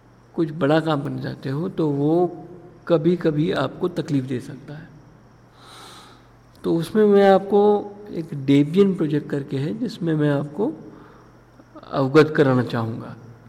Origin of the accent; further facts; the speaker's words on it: Pune, Maharashtra, India; मैं पूना से हूँ